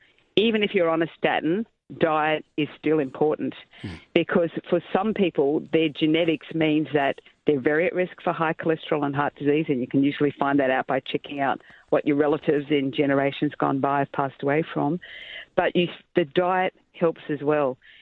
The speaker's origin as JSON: {"language": "English", "region": "Queensland", "country": "Australia", "tie": "born or raised there", "said": "I grew up in Queensland"}